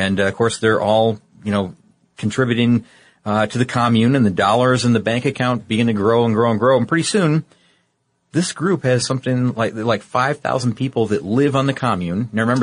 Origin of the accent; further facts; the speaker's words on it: Midwest, United States; I said Oregon. I meant to say Oregon. I'm from the Midwest, so I say it sometimes both ways.